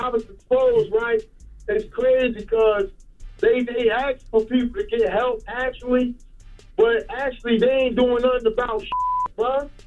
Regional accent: Newark, New Jersey, United States; I always listen to y'all, bro. I'm from Newark, New Jersey.

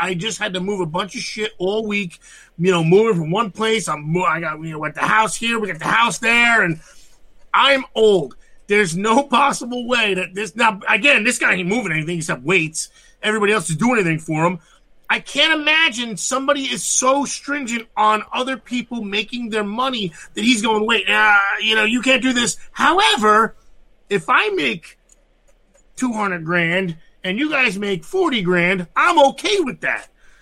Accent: Northeast, United States; growing up in the Northeast. I know this shit, unfortunately.

